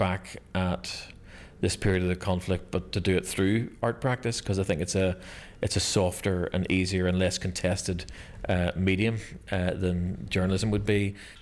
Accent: Belfast, Northern Ireland, United Kingdom; I grew up in Ballysillan, so this is the local park. It's the park we'd have went to as children.

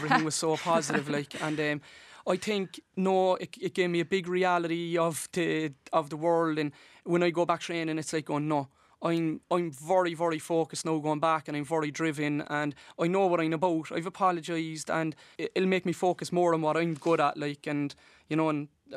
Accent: Cork, Munster, Ireland; And Cork people, you know, I'm from Cork, and Cork are very, very supportive of their successful sports people.

